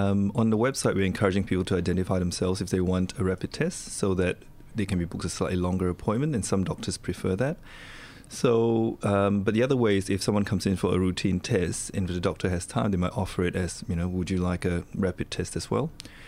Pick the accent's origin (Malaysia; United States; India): Malaysia; moved away as an adult; now in Australia; I came from Malaysia when I was 18. I came here to study and I've stayed on ever since because I love it so much here. I've mainly been in general practice in Melbourne and in Gippsland, Victoria